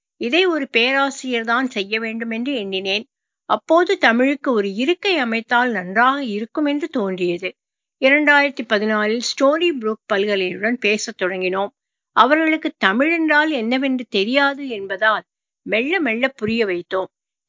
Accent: Madurai, Tamil Nadu, India; moved away as an adult; now in United States; நான் பிறந்தது வளர்ந்தது மதுரை. எனது மனைவி பிறந்த ஊர் ராஜபாளையம், அருகே உள்ள சத்திரப்பட்டி. 1990 ஆகஸ்டில் நான் அமெரிக்காவிற்கு வந்தேன்.

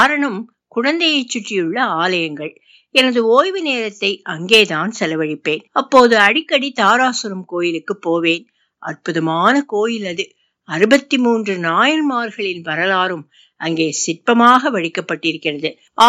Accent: Perumangalam, Tamil Nadu, India; குடவாயில் கோட்டம் என்று சங்க இலக்கியத்தில் குறிப்பிடப்படும் தற்போதைய குடவாசலுக்கு அருகே உள்ள பெருமங்கலம் என்ற கிராமத்தில் பிறந்தேன்.

